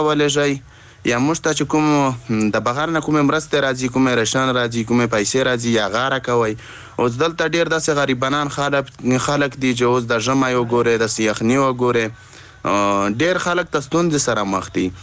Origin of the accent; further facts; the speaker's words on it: Khyber Pakhtunkhwa, Pakistan; now in Bannu, Pakistan; موږ خو د وزیرستان کډوال یو